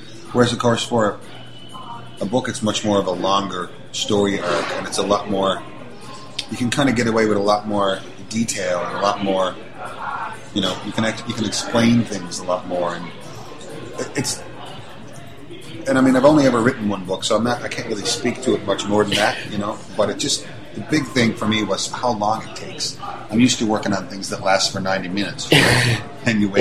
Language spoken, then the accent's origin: English; Petty Harbour, Newfoundland and Labrador, Canada; now in Vancouver, Canada; And talking about stories growing up in Petty Harbour.